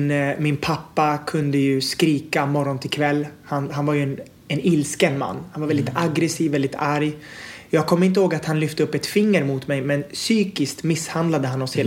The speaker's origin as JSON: {"language": "Swedish", "country": "Sweden", "tie": "born there", "said": "Tog de med sig hela tjocka släkten och kom hit. Och sen föddes jag 89 på BB."}